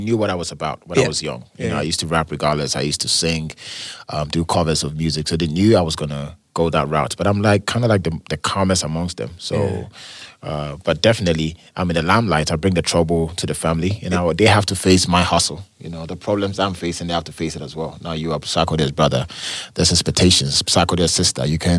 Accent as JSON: {"language": "English", "region": "Ashanti", "country": "Ghana", "said": "So yeah, we are like from the Ashanti region."}